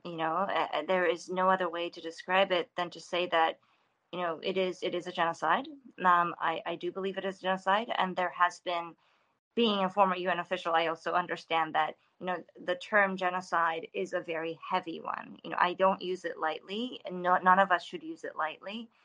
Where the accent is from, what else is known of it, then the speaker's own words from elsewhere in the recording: Kitakyushu, Fukuoka, Japan; I was born in Kitakyushu, as you said. And I am, you know, a Kitakyushu woman born and raised.